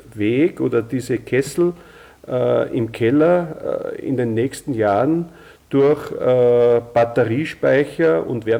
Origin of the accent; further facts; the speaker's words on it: Austria; wie das sehr oft bei uns in Österreich zumindest der Fall ist